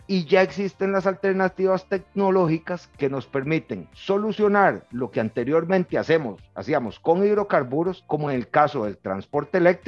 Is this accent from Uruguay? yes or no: no; Costa Rica; Tenemos que lograr dar un paso como costarricenses y entender todos los sectores